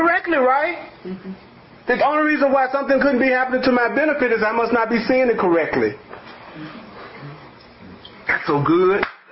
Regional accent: the South, United States; Because when I was 5 or 6 years old growing up in the South, there was still segregation.

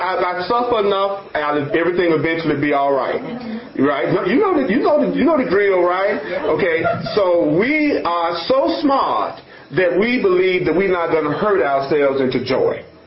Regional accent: Memphis, Tennessee, United States; and I'm from Memphis, Tennessee

